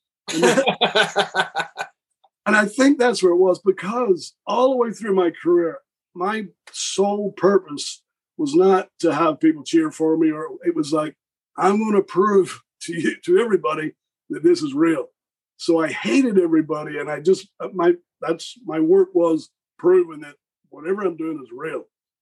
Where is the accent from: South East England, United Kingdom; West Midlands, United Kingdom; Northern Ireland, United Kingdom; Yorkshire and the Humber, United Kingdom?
Northern Ireland, United Kingdom; I'm from Northern Ireland. I'm like 10 miles from Belfast.